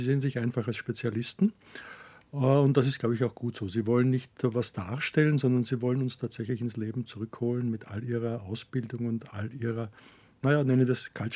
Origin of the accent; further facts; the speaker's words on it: Herzogenburg, Lower Austria, Austria; Ich komme aus Herzogenburg. Das ist eine kleine Stadt in der Nähe von Wien, also etwa 60 Kilometer entfernt.